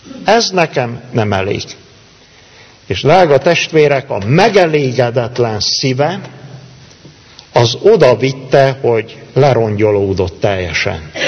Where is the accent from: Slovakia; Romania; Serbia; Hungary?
Romania; Körösfő, Cluj County; én Kalotaszegen úgy nőttem fel